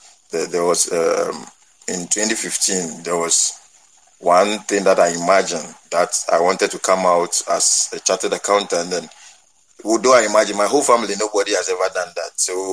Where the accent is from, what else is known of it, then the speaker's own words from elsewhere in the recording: Ghana; I'm from Ghana.